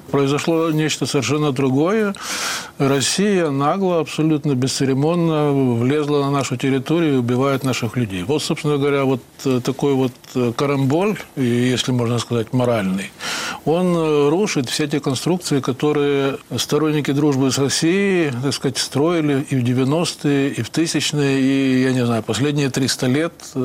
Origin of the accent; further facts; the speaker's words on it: Ukraine; я был первым из Украины стажером, который работал внутри НАТО в течение 2 недель